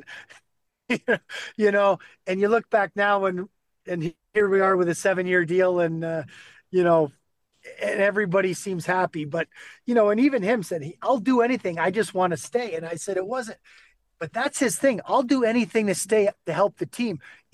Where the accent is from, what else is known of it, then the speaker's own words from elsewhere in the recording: New York, United States; even though I'm American, it's the same thing.